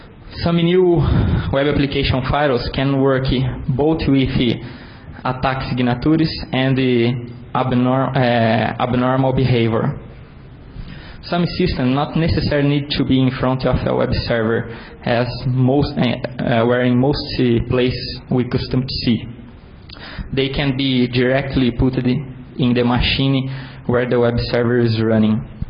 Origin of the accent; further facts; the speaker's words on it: Brazil; I'm from Brazil, the city of Pelé.